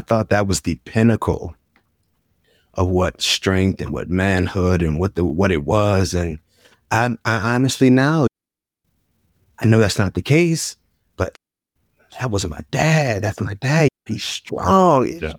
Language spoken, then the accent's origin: English; New Orleans, Louisiana, United States; And even I think back to myself growing up in New Orleans.